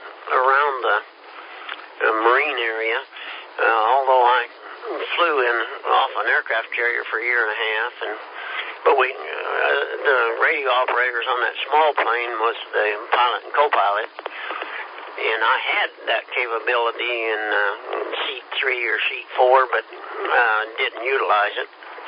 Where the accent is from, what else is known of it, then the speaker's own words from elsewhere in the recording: Kansas, United States; Well, I'll tell you, I was from Kansas, and I didn't like that up and down stuff on that ocean.